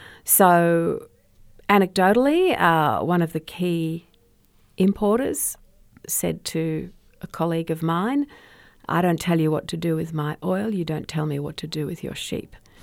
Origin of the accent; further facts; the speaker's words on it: United Arab Emirates; I grew up in the Emirates. I've spent a lot of time in the Persian Gulf. I keep in touch with people there.